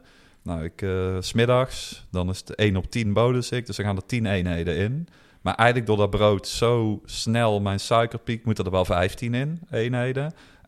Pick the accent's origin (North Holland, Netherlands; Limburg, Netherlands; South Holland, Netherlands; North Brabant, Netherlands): North Brabant, Netherlands; Eindhoven; Verder kom ik uit Eindhoven, daar woon ik samen met Myrthe.